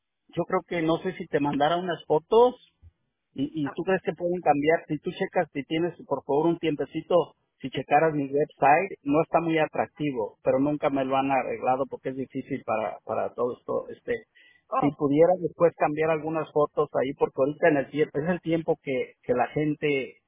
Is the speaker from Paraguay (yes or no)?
no; Mexico; now in United States; allí llegué desde México hace muchos años y luego me moví al sur, al norte de California. Y luego anduve donde quiera, en todos Estados Unidos